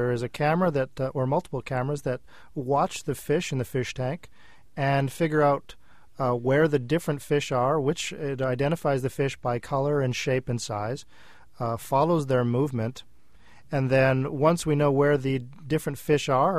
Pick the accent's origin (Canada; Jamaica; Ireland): Canada; now in Georgia, United States; I'm a Canadian boy down here in Georgia.